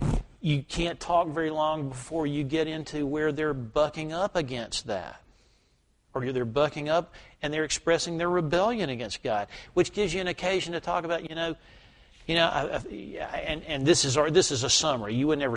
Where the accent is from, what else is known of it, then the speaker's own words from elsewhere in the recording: the South, United States; When I grew up in the South.